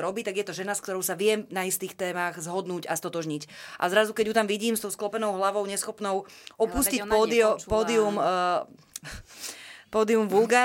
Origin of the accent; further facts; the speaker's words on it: Nitra, Nitra Region, Slovakia; tak ja som z Nitry a poznám tam teda veľa príčetných ľudí